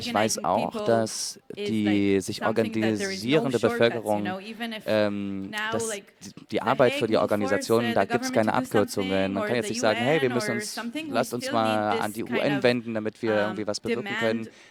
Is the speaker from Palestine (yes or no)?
yes; Palestine; Das denke ich persönlich als Palästinenser, also mit meiner palästinensischen Perspektive